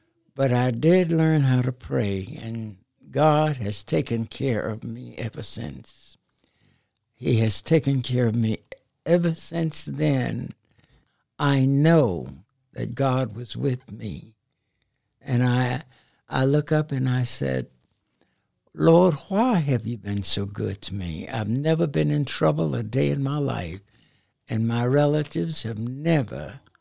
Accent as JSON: {"language": "English", "country": "United States", "tie": "born or raised there", "said": "Yes, I was."}